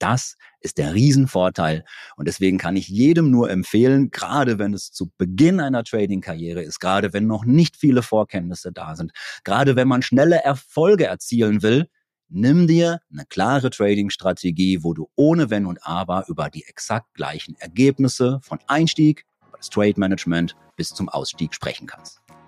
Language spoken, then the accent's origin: German; North Rhine-Westphalia, Germany; Da merkt man, ich komme aus Westfalen.